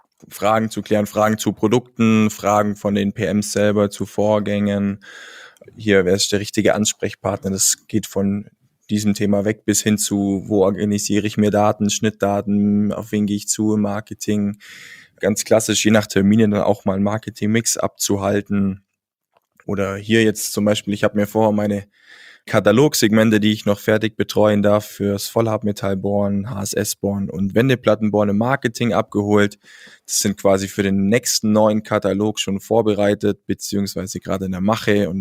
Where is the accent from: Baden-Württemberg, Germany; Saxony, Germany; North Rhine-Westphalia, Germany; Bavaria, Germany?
Bavaria, Germany; Als Allgäuer geht man ja doch sehr gern raus.